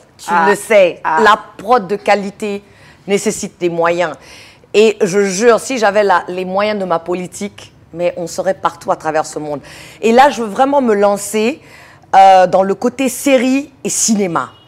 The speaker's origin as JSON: {"language": "French", "country": "United States", "said": "moi, je suis américaine, je suis tête brûlée"}